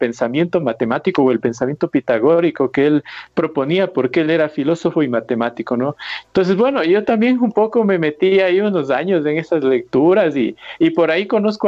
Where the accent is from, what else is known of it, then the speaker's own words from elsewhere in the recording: Ecuador; Yo estoy como ecuatoriano, estoy participando ahí